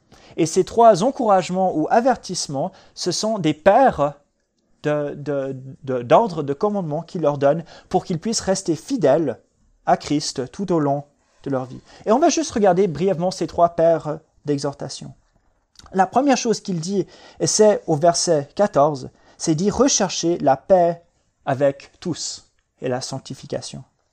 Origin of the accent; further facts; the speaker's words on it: Switzerland; Nous sommes des Suisses, pour la plupart d'entre nous.